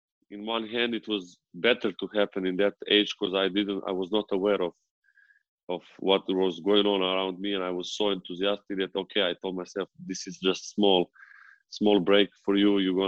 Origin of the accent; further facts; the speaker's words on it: Belgrade, Serbia; because in my area where I grew up in Belgrade, there was a school with such a talented coach